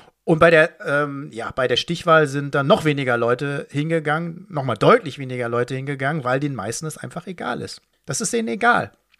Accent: Dortmund, North Rhine-Westphalia, Germany; in Dortmund, man spricht ja mal von, also meiner Heimatstadt, von der Herzkammer der Sozialdemokratie. Das ist sie natürlich schon längst nicht mehr.

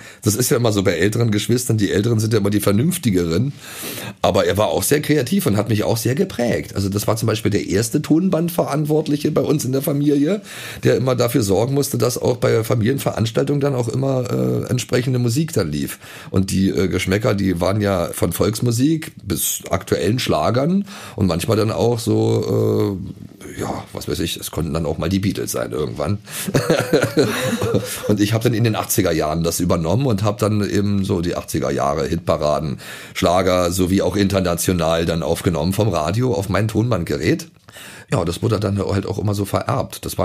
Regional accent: Potsdam, Brandenburg, Germany; now in Hamburg, Germany; weil ich ja sehr nah an der Mauer gewohnt habe in Potsdam, wo ich herkomme.

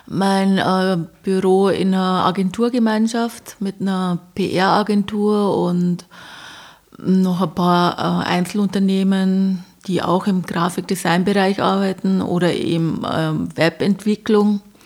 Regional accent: Bavaria, Germany; ich komme aus Bayern, also bei uns hat es die sogenannte Kollegstufe gegeben

